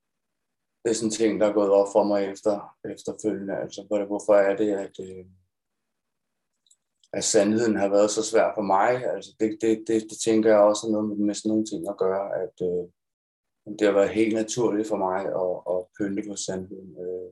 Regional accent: Copenhagen, Capital Region of Denmark, Denmark; Altså, jeg kommer fra København

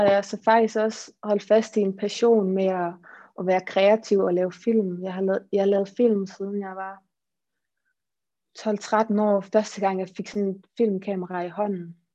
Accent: Aarhus, Central Denmark Region, Denmark; Jeg er en Aarhus pige. Jeg er født i Aarhus.

